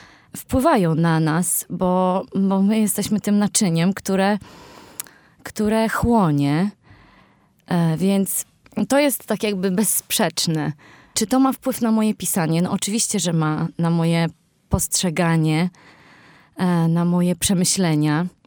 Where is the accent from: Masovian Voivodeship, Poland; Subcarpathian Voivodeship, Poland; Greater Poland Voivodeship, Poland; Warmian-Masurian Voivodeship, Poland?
Warmian-Masurian Voivodeship, Poland; Olsztyn; to kim ja jestem, czyli olsztynianką i Polką